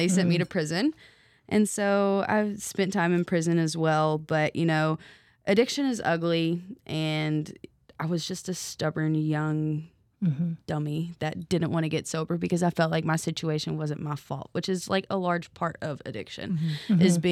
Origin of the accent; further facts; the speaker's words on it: Owensboro, Kentucky, United States; So I was born and raised here in Owensboro. And I've literally loved living here, honestly.